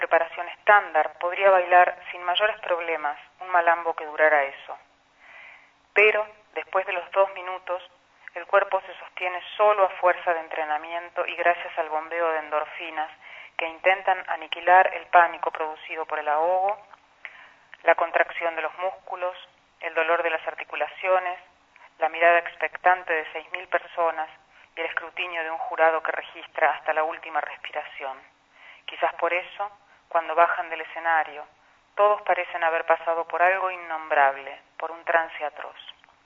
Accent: Argentina; soy periodista argentina

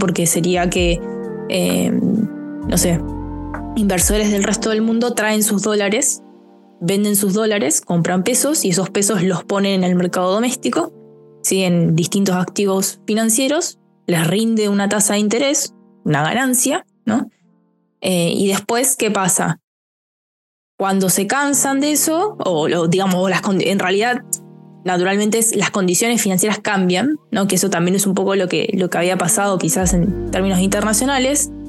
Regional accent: Argentina; lo que nosotros producimos como argentinos y que vendemos al resto del mundo

